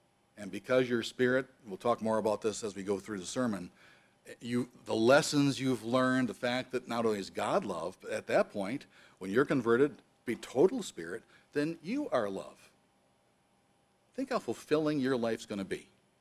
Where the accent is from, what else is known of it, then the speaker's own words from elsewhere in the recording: Detroit, Michigan, United States; now in Chicago, United States; Now, maybe it's because I'm from Detroit. You don't go walking around Detroit at nighttime in the cool of the evening.